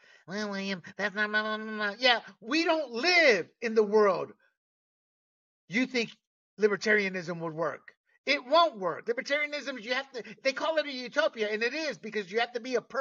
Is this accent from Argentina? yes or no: no; Panama; I was born and raised in Panama.